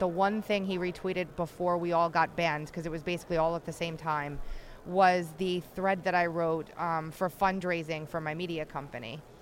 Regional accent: South Carolina, United States; I am from South Carolina, and it has rained every day for the past month.

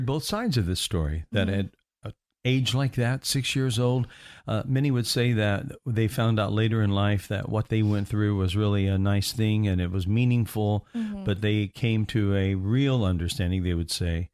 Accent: Indiana, United States; I'm from Indiana

